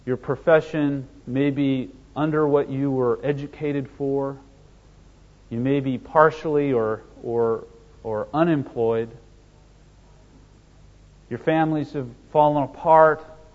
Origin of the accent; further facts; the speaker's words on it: California, United States; Growing up in California, we had dogs, and I had a number of trouble with bugs and insects and so forth, and vermin even in our house.